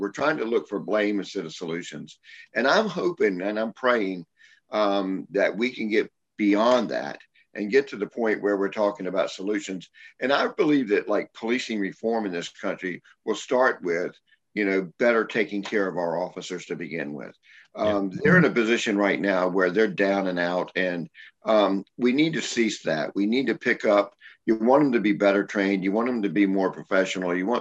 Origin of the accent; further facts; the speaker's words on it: Newport News, Virginia, United States; the current police chief of my hometown of Newport News